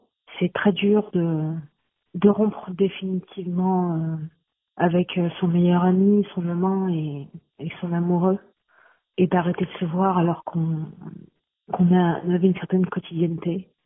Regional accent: Roubaix, Hauts-de-France, France; je viens de Roubaix, j'ai 33 ans

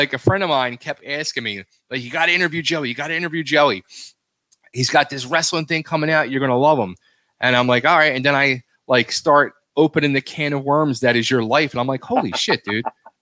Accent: Philadelphia, Pennsylvania, United States; I'm an Italian from Philly.

